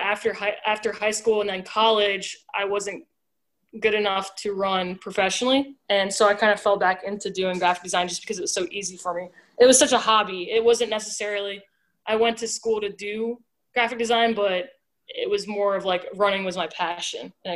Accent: Cincinnati, Ohio, United States; I grew up in Cincinnati, Ohio, and I'm unfortunately a Bengals fan.

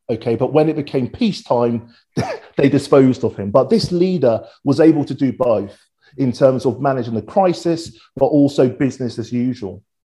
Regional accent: Wembley, London, United Kingdom; So I was this kid from Wembley, working class, a little bit rough around the edges

